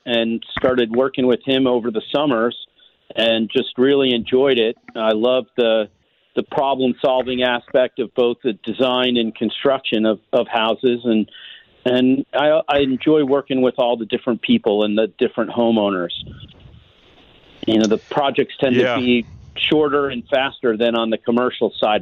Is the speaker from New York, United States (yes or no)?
no; Connecticut, United States; now in St. Louis, United States; I grew up in Connecticut and have actually been in St. Louis now for over 30 years. So longer in St. Louis than I lived in Connecticut.